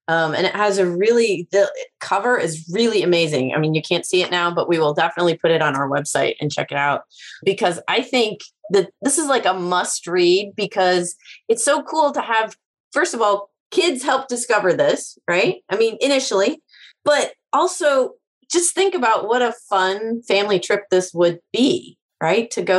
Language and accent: English; Illinois, United States; I grew up in Illinois and I've never heard these stories before.